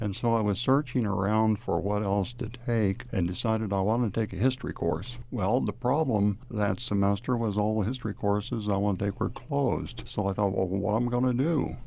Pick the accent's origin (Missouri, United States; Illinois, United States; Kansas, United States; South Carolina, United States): Kansas, United States; moved away as an adult; We came from Kansas. We met at the University of Kansas, and when I finished my education, the only jobs I'd interviewed for were in Kansas. We thought we'd stay in Kansas forever.